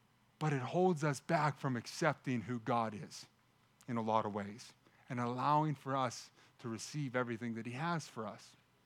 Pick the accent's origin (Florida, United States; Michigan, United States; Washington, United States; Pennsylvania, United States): Pennsylvania, United States; I'm proud to say that I am from the Pittsburgh area. I am from the Mon Valley, born and raised.